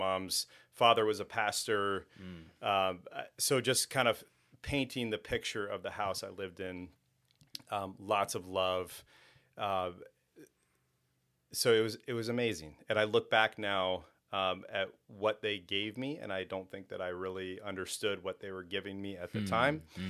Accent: Sarasota, Florida, United States; Sarasota.

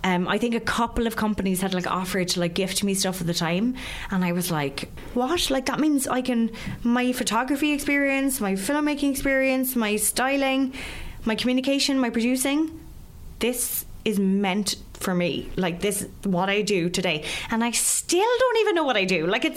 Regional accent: Cork, Munster, Ireland; I'm from Cork and I was raised in Cork

